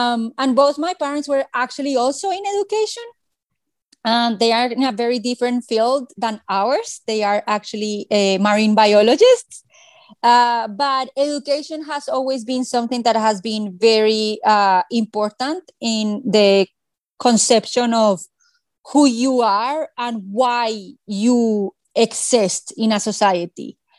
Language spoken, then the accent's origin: English; Bogota, Bogotá Capital District, Colombia; I am originally from Bogota, Colombia, the capital, a city that many people sometimes surprise when I tell them that it's over 9 million people. I am a cisgender heterosexual female.